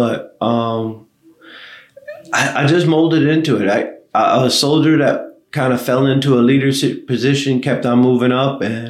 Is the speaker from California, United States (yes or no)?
no; New York, United States; I said I was from New York. I'm from upstate New York. I've been to all the four major cities upstate New York, but I've never been to New York City. I'm country.